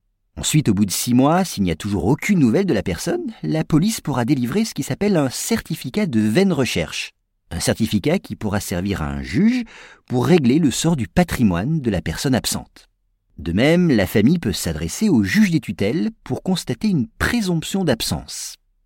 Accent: France; Et chez nous, en France, ce serait à peu près 40 000 personnes qui disparaîtraient sans laisser trace.

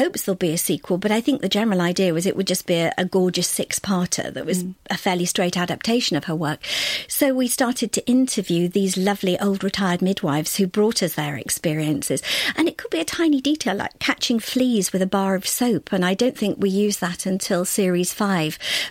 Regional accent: Liverpool, North West England, United Kingdom; born there; also born or lived in Sheffield; I was born in 1962 in Liverpool. I lived in Sheffield for the first few years of my life because my father had obtained a position as the manager of a disinfectant works in a place called Ecclesfield. But Liverpool was where my family were.

